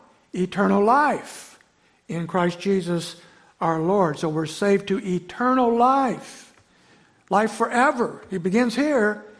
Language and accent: English; Indiana, United States; I remember years ago, where I was growing up in Indiana, there was some old buildings that we went to school